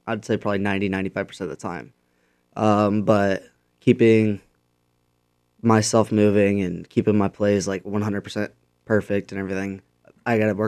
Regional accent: Warsaw, United States; I grew up around Warsaw. I live around Chapman right now. I also live in Webster a little bit of the time.

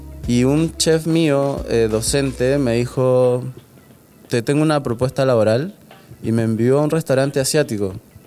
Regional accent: Lima, Peru; Yo soy del norte de Lima, entonces tenía que mudarme a la capital para poder estudiar una carrera como tal.

